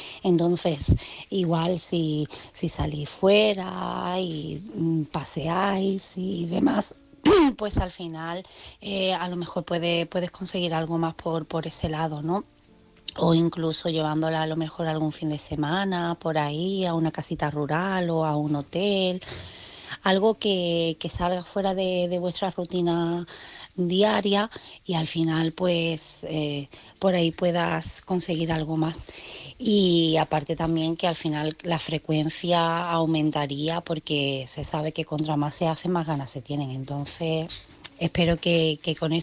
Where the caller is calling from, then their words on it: Cádiz, Andalusia, Spain; corresponsal de Cádiz.